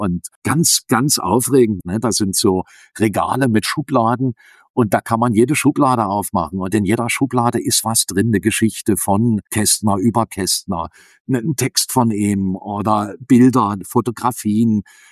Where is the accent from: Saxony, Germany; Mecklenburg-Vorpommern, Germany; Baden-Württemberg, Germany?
Saxony, Germany; Dresden; Ich bin in Dresden geboren, die ersten 6 Lebensjahre aufgewachsen. Und ich habe eine sehr glückliche Kindheit verlebt in Dresden.